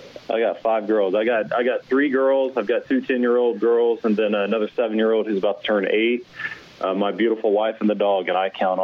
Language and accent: English; Houston, Texas, United States; I was born and raised in Houston, and I felt like I was, you know, living all over that city.